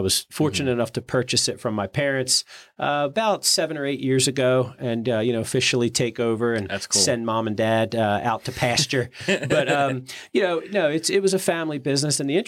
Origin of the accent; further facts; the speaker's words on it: Downingtown, Pennsylvania, United States; So I grew up in Downingtown. I went to Downingtown schools, graduated from Downingtown High School before it split.